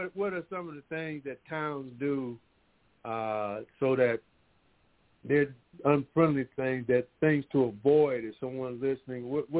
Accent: Aliceville, Alabama, United States; You know, I know my hometown of Aliceville, a couple of major plants in town just closed, you know.

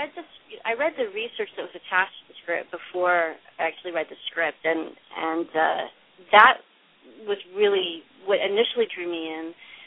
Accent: Indiana, United States; I grew up in Indiana. I didn't grow up in L.A.

